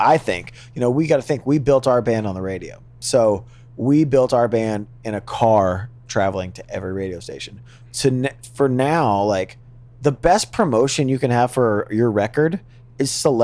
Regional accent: the South, United States; And then the second album, because we're from the South, the second album was very Southern rock.

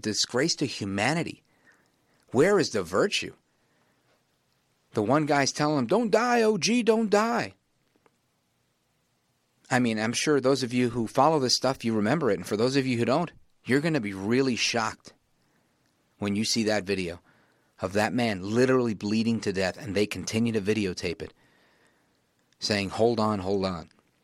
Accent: United States; I am an American of Puerto Rican heritage. Big shout out to all of my Boricuas and Latinos out there

